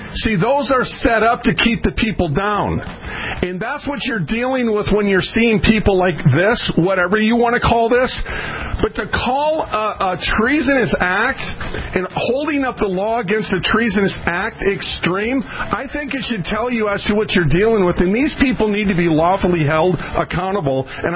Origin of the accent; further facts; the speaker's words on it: Minneapolis, Minnesota, United States; I was raised in North Minneapolis. I moved 37 times from Minneapolis, St. Paul, back and forth.